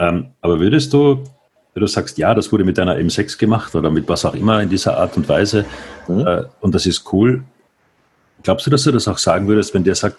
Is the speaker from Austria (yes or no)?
yes; Austria; für mich als Österreicher